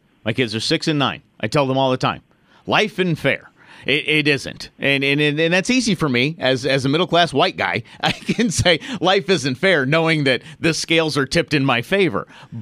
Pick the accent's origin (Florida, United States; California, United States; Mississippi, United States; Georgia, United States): California, United States; Long Beach; I'm from Long Beach, California